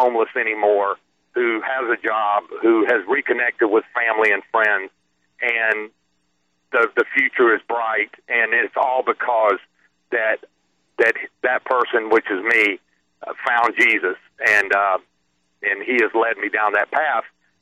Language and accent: English; Alabama, United States; It's High Tide, obviously, is because I'm from Alabama, that I played at Alabama.